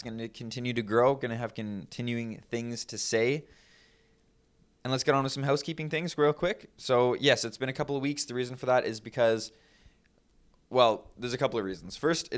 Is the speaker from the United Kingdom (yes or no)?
no; Canada; we couldn't get it because we're Canadian.